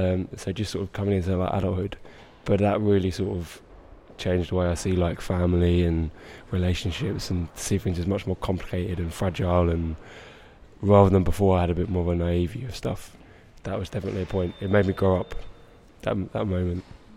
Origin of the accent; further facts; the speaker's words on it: Bromley, London, United Kingdom; Yeah, I'm originally from South London in Bromley, but I live in Poplar now, just down the road.